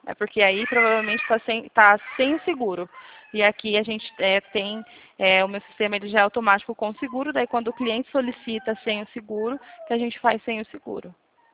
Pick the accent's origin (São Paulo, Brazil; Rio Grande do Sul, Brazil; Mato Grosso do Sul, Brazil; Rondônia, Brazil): São Paulo, Brazil; Eu sou daqui de São Paulo, Alexandre.